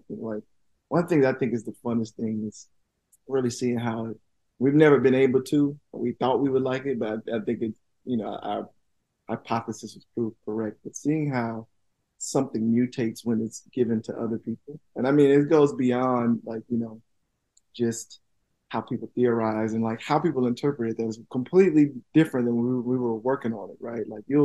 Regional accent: Tuskegee, Alabama, United States; I mean, I'm from Tuskegee

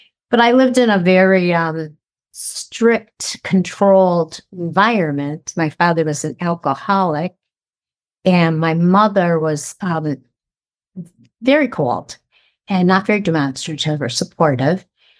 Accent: Scranton, Pennsylvania, United States; when we grew up in Scranton, it was beautiful. It was ideal. It was 99% white, which it just was. A lot of different religions

